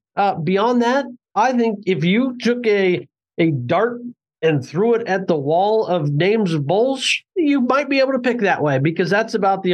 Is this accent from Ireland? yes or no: no; United States; because as an American, I just pump gallons.